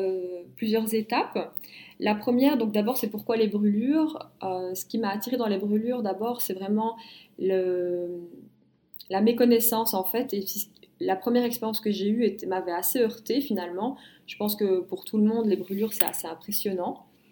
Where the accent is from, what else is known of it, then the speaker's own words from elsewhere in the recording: Belgium; j'ai commencé mes études d'infirmière en Belgique parce que je suis belge.